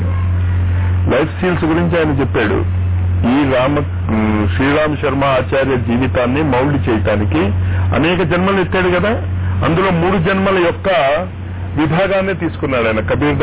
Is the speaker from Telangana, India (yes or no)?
no; Varanasi, Uttar Pradesh, India; నేను ఆంధ్రాని, ప్రకృతి నిర్ణయించింది కదా. నేను పుట్టిన దగ్గర నుంచి నా 24 ఏళ్ల వరకు కాశీలోనే ఉన్నా. చాలా మందికి కాశీలో నేను అసలు తెలుగు వాళ్ళని తెలియదు.